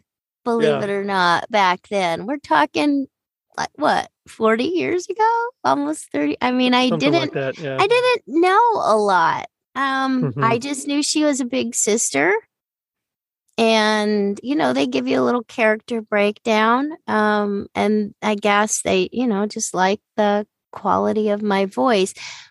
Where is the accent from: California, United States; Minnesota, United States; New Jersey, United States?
California, United States; Because I am from Southern California, there are people in the industry around here